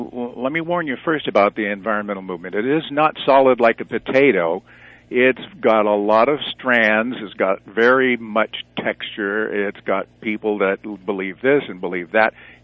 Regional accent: Texas, United States; now in Seattle, United States; Years and years ago, I came from Texas originally and moved to the Pacific Northwest near Seattle, where I live now and have for all of that time, 50 years almost.

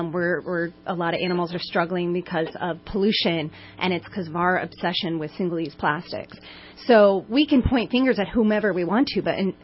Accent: Midwest, United States; I grew up in the Midwest, and my parents were in horticulture

